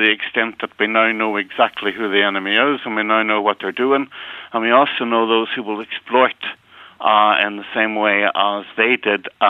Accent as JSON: {"language": "English", "region": "Ulster", "country": "Ireland", "tie": "born or raised there", "said": "it was a reality that I grew up with in Donegal as a boy and well into my teens."}